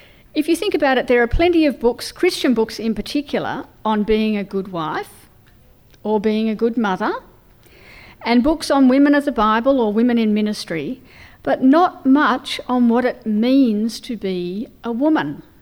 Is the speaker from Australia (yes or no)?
yes; Australia; if you wonder why I speak funny, it's because I'm from Australia.